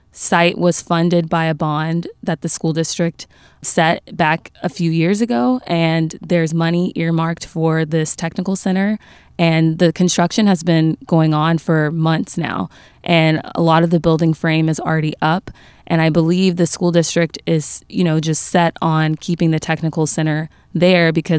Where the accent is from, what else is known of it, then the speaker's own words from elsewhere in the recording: Texas, United States; growing up in Texas, you may have not heard of this system